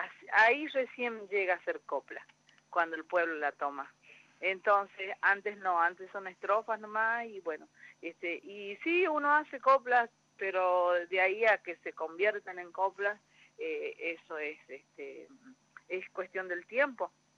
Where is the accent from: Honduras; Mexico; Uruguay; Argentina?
Argentina; Angastaco, Salta; En Angastaco se llama mi pueblo, uh-huh. donde nací, donde crecí.